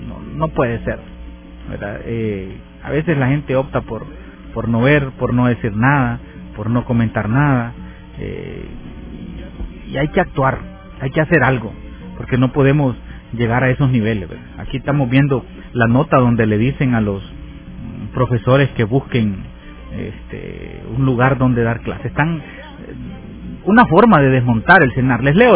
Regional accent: Taulabé, Comayagua, Honduras; en aquel pueblito allá, ¿verdad? Taulabé. Mi pueblo, yo descubrí que había algo más allá de esas montañas, de ese lago cerca de la casa

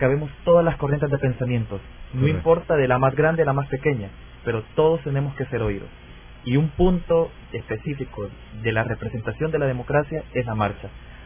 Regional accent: El Salvador; tenemos como salvadoreños, es nuestro deber, es nuestra responsabilidad sostener nuestra república

